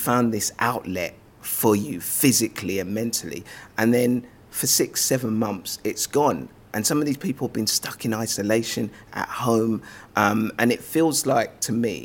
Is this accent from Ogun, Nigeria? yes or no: no; Lagos, Nigeria; born there; I was born in Lagos, Nigeria.